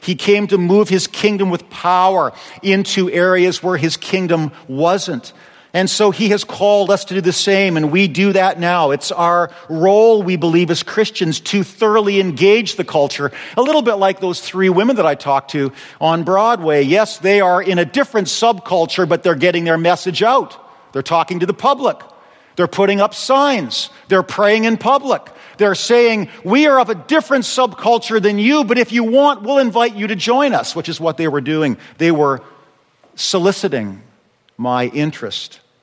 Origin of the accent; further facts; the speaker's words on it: Calgary, Alberta, Canada; when I grew up in Calgary, we didn't have Amish, but we had Hutterites.